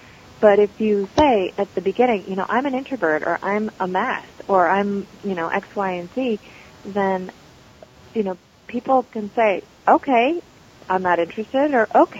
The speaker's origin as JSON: {"language": "English", "country": "United States", "tie": "born there", "said": "he was born in India and I was born in the States"}